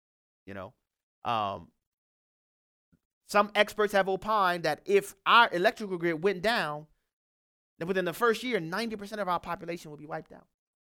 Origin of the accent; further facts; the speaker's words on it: New Orleans, Louisiana, United States; Well, in places like New York and in my hometown of New Orleans, where you have Entergy exclusively